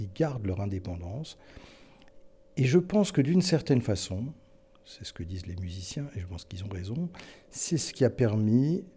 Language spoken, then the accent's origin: French; France; moved away as an adult; Moi, je venais de France, je trouvais ça un peu curieux.